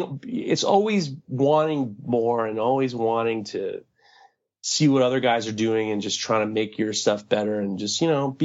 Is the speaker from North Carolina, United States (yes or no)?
no; New York City, New York, United States; Growing up in New York City, I grew up with the artist Keith Haring.